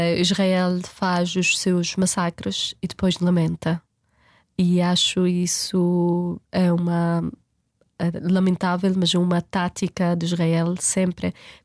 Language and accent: Portuguese; West Bank, Palestine; Portuguese is a second language; Da Cisjordânia, eu sou da Cisjordânia e não sou permitida ir nem às 48 nem a Gaza.